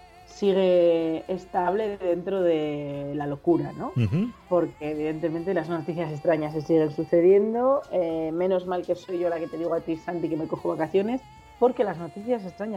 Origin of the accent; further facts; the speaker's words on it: Zamora, Castile and León, Spain; now in Madrid, Spain; Yo soy zamorana y en Zamorana, pues, en Zamora refresca.